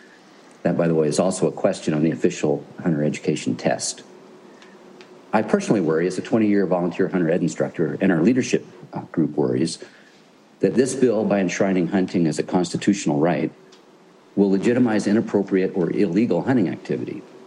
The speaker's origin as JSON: {"language": "English", "town": "Glasgow", "region": "Montana", "country": "United States", "said": "I'm from Glasgow"}